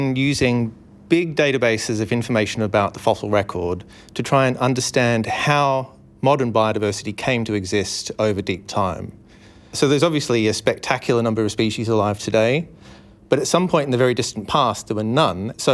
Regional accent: Melbourne, Victoria, Australia; So I grew up in Melbourne.

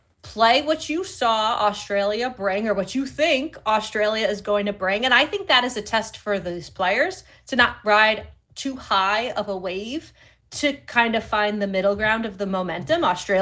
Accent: Northeast, United States; I'm from the Northeast

